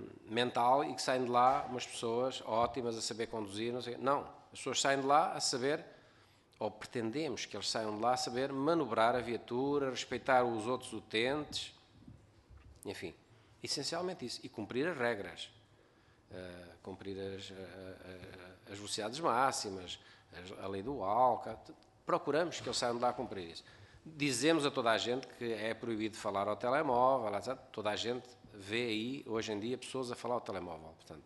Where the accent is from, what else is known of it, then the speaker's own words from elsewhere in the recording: Cartaxo, Santarém, Portugal; Então quase que somos, que eu também sou do Cartaxo.